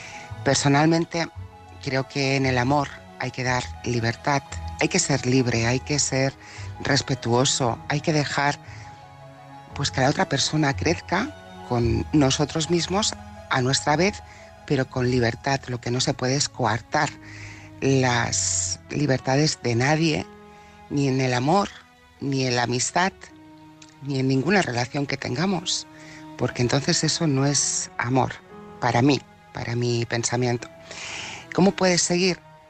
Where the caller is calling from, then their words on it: Barcelona, Catalonia, Spain; de Barcelona.